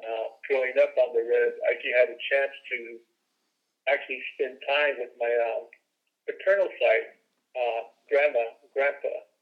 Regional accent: Tuba City, Arizona, United States; But, you know, it kind of helped, you know, growing up in Tuba alone, though. You know, it's not like neighboring towns like Flagstaff or Page

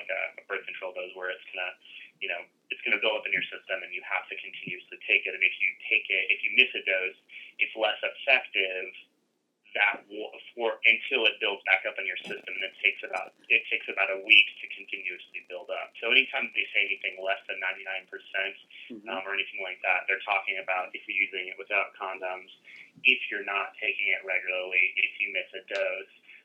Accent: Chicago, Illinois, United States; I'm from Chicago.

